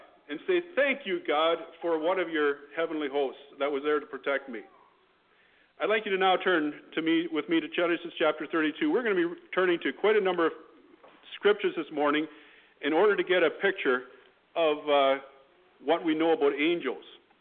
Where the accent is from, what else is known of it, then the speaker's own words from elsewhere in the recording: Canada; We're from Canada. You're here in Idaho